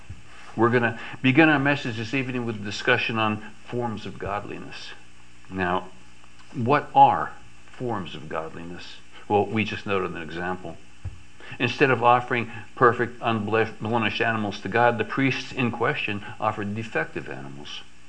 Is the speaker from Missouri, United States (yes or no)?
no; Texas, United States; I grew up in West Texas, and there were a lot of cicada insects.